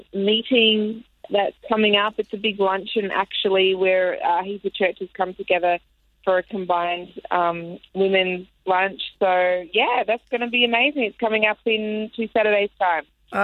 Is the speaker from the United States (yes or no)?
no; Australia; she was thinking I'm not going to tip her because I'm Australian.